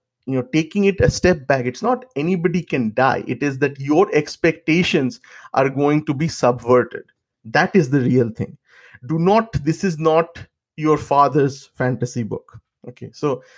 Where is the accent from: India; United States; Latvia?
India; For us growing up in India in those times without social media